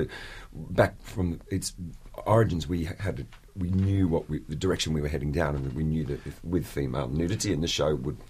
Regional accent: Australia; I'm Australian. I grew up in Australia, a long way away from the London musical scene.

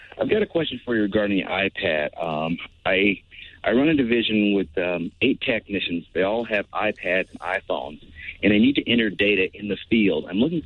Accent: Oceanside, United States; Oceanside.

